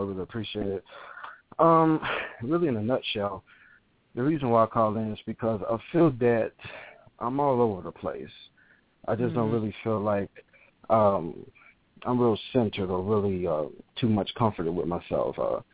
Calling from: Nashville, Tennessee, United States; I'm actually calling from Nashville, Tennessee.

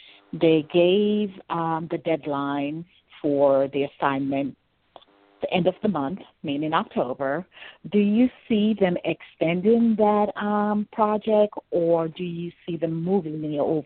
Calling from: Washington, District of Columbia, United States; I'm calling from D.C.

